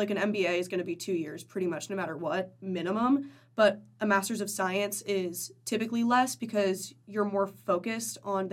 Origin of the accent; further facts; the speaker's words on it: Anthem, Arizona, United States; I grew up in Anthem, Arizona. My parents still live there and went to Boulder Creek High School